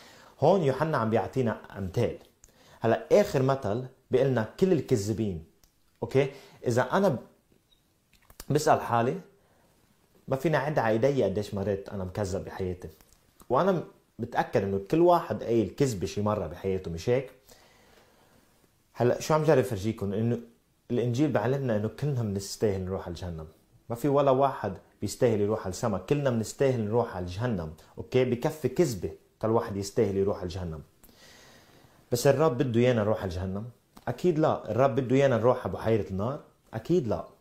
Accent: Sweden; وأنا من السويد.

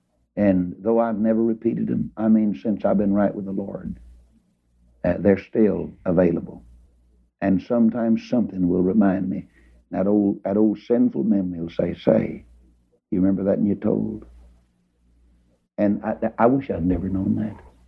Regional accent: Texas, United States; Of course, now, you know, I'm from Texas.

